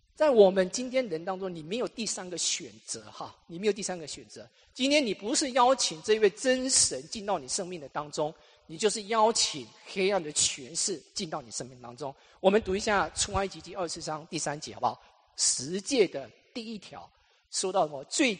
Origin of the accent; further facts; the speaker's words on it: Taiwan; 弟兄姊妹，我们从台湾来的哈，台湾我告诉大家